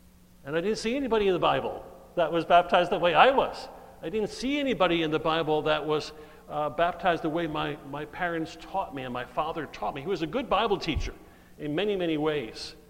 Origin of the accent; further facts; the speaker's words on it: Florida, United States; I'm from Florida. We haven't worn this for a year.